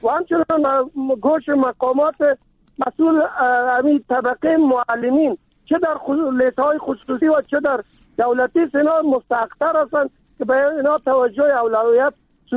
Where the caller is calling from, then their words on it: Kabul, Afghanistan; از ولایت کابل.